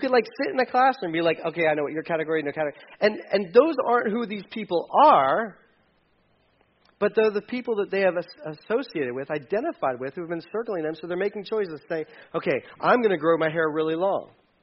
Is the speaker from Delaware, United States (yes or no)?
yes; Delaware, United States; I did not grow up in Mifflin County. I grew up in Delaware, and or Delaware, as Art said it last week.